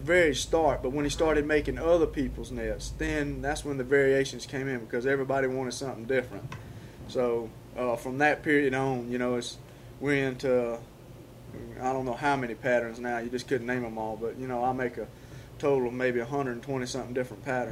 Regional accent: Fernandina Beach, Florida, United States; born there; I was born in Fernandina Beach, Florida, in October 2nd, 1951.

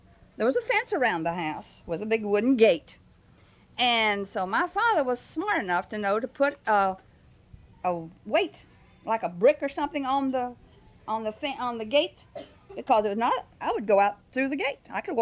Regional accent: Virginia, United States; born there; Okay, I was born in Virginia. You know where Virginia is?

